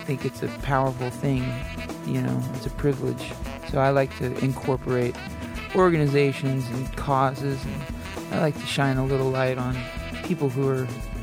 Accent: Oakdale, California, United States; I am from Oakdale, California.

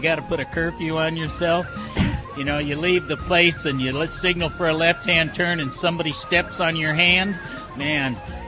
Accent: Los Angeles, California, United States; born there; No. I was born in Los Angeles.

